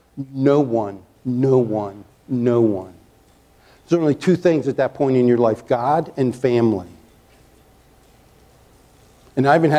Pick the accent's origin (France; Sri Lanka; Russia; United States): United States; Chesapeake Bay; Here, I grew up on the Chesapeake Bay, and if you want to go out and not catch fish, invite me along.